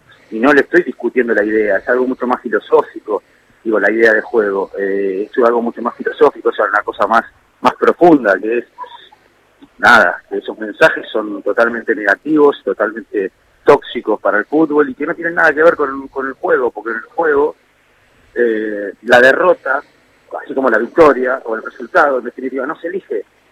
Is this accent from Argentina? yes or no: yes; Argentina; soy argentino